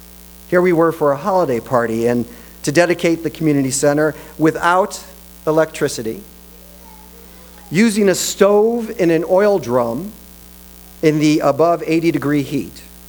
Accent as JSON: {"language": "English", "town": "Chicago", "region": "Illinois", "country": "United States", "tie": "born or raised there", "said": "I grew up in Chicago and was born on the South Side."}